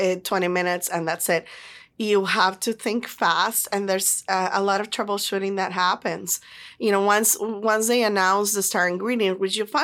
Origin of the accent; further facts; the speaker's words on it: Puerto Rico; I'm from a very small town in Puerto Rico on the southwestern side, what people call the island, which is referring to like the countryside.